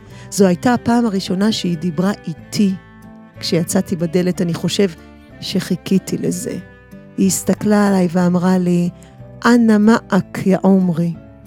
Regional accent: Givatayim, Tel Aviv District, Israel; בילדותי גרנו בשכונה קטנה בגבעתיים, שני בנייני רכבת ברחוב המאבק. סך הכל 60 משפחות.

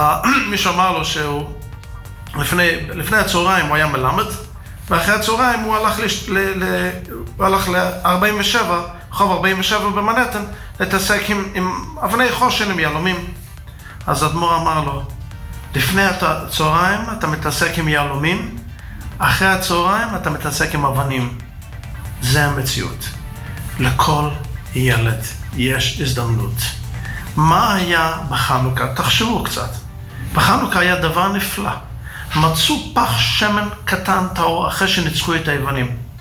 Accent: Jerusalem, Jerusalem District, Israel; born there; אני יליד הארץ ונולדתי בירושלים.

